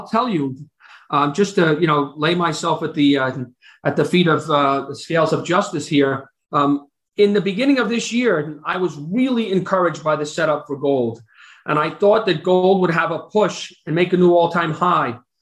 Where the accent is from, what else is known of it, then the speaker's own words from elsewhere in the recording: Mount Vernon, New York, United States; I went to school in the Bronx. I'm from Mount Vernon, so I'm going to be a little bit of a wise guy.